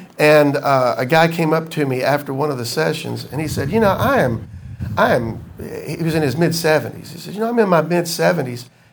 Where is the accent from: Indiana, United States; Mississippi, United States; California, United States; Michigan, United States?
Mississippi, United States; Corinth; I grew up in Mayberry, in Corinth, Mississippi, right?